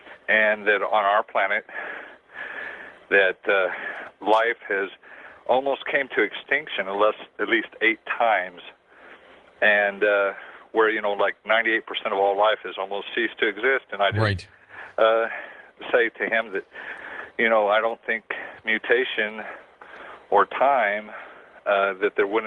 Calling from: Salina, Kansas, United States; from Salina, Kansas.

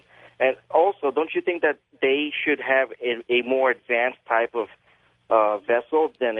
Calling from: Gardena, California, United States; I'm calling from Gardena, California.

